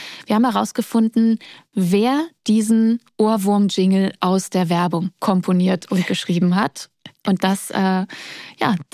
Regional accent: East Germany, Germany; Ich bin ja selber Ossi und komme aus einer ostdeutschen Familie

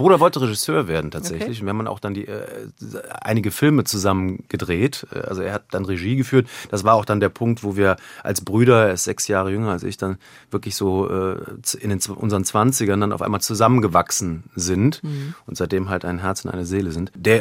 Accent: Cologne, North Rhine-Westphalia, Germany

